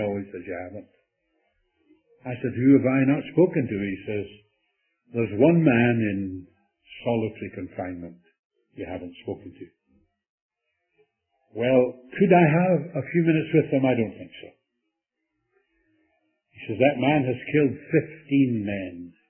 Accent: Canada; I greeted him … I was from Canada.

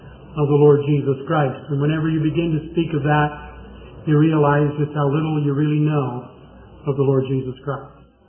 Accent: Midwest, United States; I live in the Midwest. I grew up in the Midwest. I've always lived in the Midwest.

